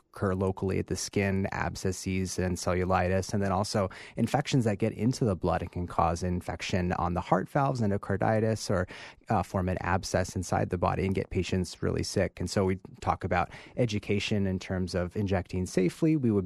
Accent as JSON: {"language": "English", "region": "New Mexico", "country": "United States", "said": "I'm from New Mexico and worked as a harm reduction specialist in a clinic as a needle exchange."}